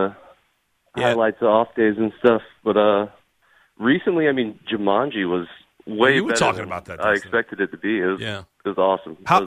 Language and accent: English; Jacksonville, Florida, United States; I'm from Jacksonville.